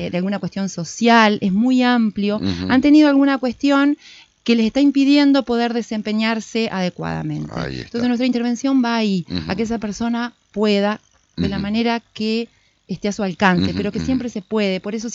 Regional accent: María Grande, Entre Ríos, Argentina; yo no soy de acá, soy de María Grande, estaba de paseo

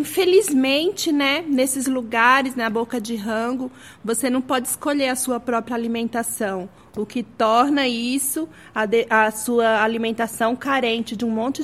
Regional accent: Pernambuco, Brazil; Não, eu sou de Pernambuco.

